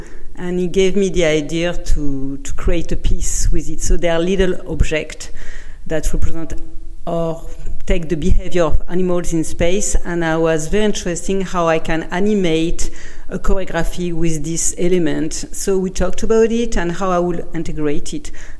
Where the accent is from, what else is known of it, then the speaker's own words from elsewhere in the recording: France; accent: French; English is a second language; My French accent.